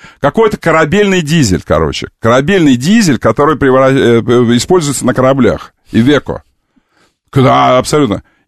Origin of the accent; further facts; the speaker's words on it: Taiturka, Irkutsk Oblast, Russia; Я иркутский, я из Тайтурки.